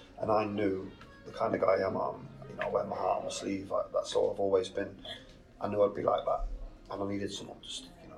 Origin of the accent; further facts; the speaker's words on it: Coventry, West Midlands, United Kingdom; I was born and raised in Coventry